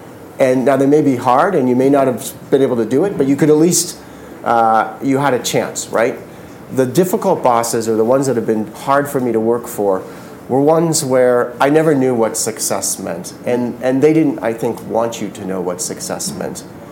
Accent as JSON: {"language": "English", "town": "San Jose", "region": "California", "country": "United States", "tie": "born or raised there", "said": "I grew up in the Bay Area, right in San Jose."}